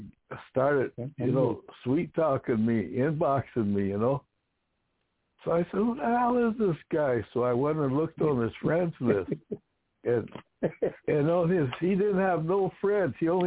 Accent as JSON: {"language": "English", "country": "United States", "said": "So as Indians, you know, being an Indian, a native, Lakota, whatever, we're pitiful, Ushika people"}